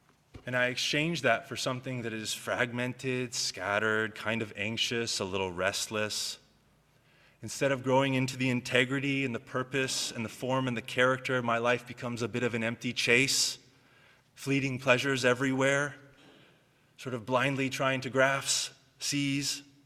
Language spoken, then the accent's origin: English; United States; I shouldn't admit this, but I'm American.